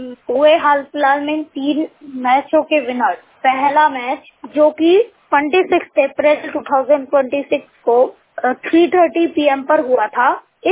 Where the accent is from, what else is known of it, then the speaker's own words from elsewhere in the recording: Uttar Pradesh, India; मैं 10 साल का हूँ और मैं उत्तर प्रदेश राज्य के बुलंदशहर जिले का रहने वाला हूँ।